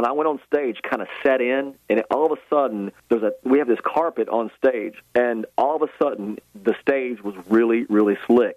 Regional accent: Tennessee, United States; I grew up in East Tennessee, and there were certain things that mattered to us as a family and as a community.

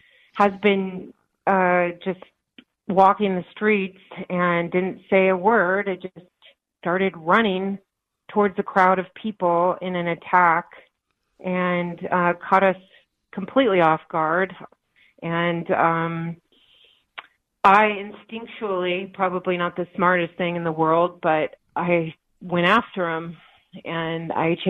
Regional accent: Seattle, Washington, United States; Yes, correct. I was born in Seattle, and yeah, we moved around locally. We lived in Bellevue for a while and moved back, my husband and I, just recently.

